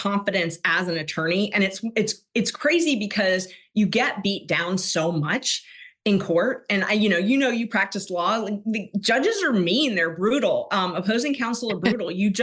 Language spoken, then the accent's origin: English; Clearwater Beach, Florida, United States; moved away as an adult; now in Atlanta, United States; No, I'm actually from Florida. So I grew up on the beach. I'm a beach girl. Grew up in Clearwater Beach.